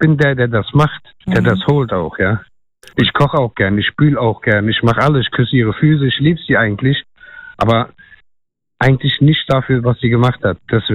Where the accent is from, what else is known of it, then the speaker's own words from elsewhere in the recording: Turkey; German is a second language; Ich bin ein Türke